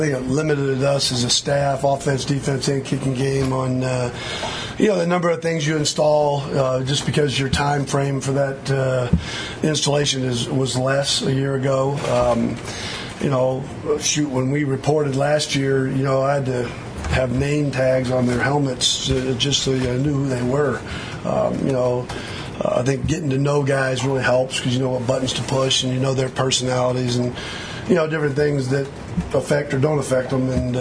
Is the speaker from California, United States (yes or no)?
yes; San Diego, California, United States; Well, I knew of Junior only being because I grew up in San Diego.